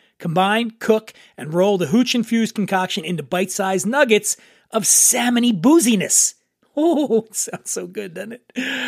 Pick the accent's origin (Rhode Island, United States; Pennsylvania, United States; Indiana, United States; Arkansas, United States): Pennsylvania, United States; Philadelphia; So yo, I'm from Philly.